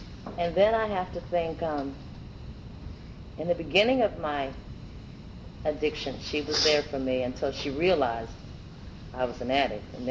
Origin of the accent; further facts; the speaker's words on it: Washington, District of Columbia, United States; I'm from Washington, D.C.